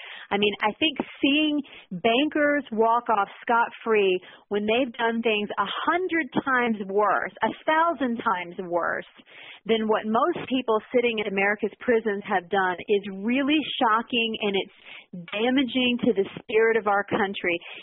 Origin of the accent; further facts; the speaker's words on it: North Carolina, United States; now in New York, United States; my home state, I live in New York now, but my home state of North Carolina is in bad shape right now.